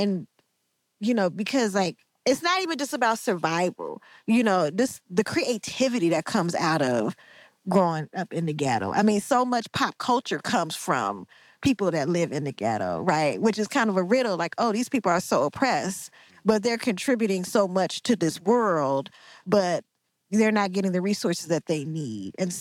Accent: Oakland, California, United States; Because I grew up in the ghetto. I grew up in East Oakland. You know, we both came from the hood.

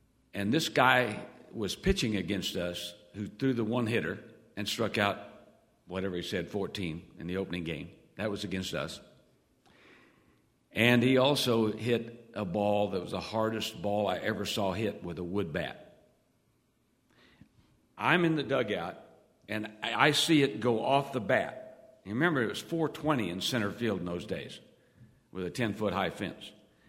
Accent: Guthrie, Oklahoma, United States; now in Wichita, United States; I grew up in Guthrie, Oklahoma, and I'd gone coaching at Oklahoma University

